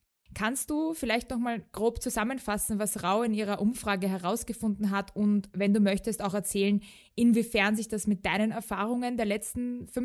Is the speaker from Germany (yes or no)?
no; Austria; Hey, ich bin aus Österreich.